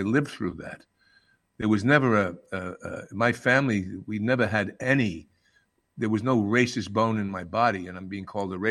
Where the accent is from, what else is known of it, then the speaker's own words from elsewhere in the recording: Dix Hills, New York, United States; also born or lived in Astoria; I grew up born in Astoria, Queens, and grew up on Long Island, Dix Hills.